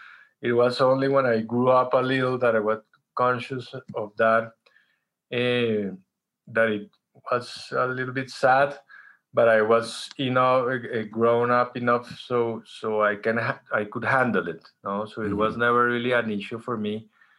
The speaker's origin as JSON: {"language": "English", "country": "Colombia", "said": "it was really strange because we're from Colombia."}